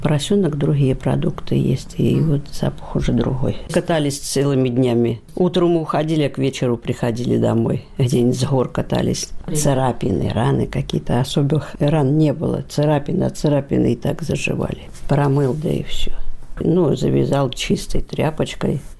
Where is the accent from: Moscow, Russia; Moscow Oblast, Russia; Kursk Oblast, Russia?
Kursk Oblast, Russia; Milenino; born or raised there